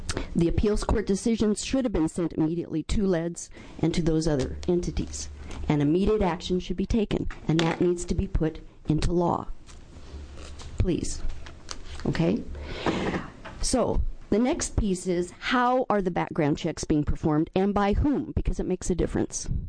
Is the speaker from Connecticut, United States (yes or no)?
no; Forest Grove, Oregon, United States; Mm. I am from Forest Grove, Oregon.